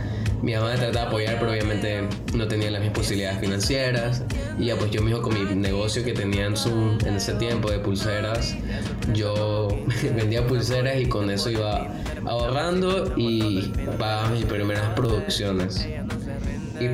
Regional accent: Guayaquil, Guayas, Ecuador; sí, yo soy de Guayaquil, de la costa.

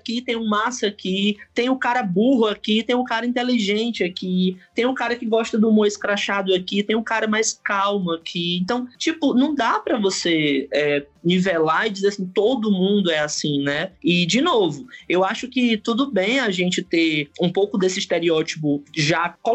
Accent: Northeast Region, Brazil; que não parece que eu sou do Nordeste.

